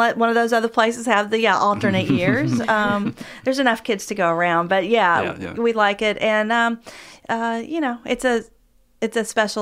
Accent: Lexington, Kentucky, United States; I am from Lexington. I am a Henry Clay High School graduate.

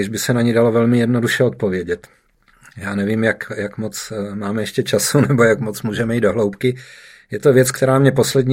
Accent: South Moravian Region, Czechia; Já jsem se narodil dole pod Znojmem a do dneška to tam mám velmi rád.

